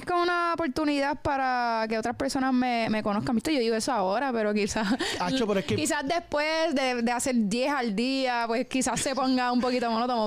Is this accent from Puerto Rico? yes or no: yes; Bayamón, Puerto Rico; yo soy nacida y criada en Bayamón, Puerto Rico. Se me nota en el acento de una.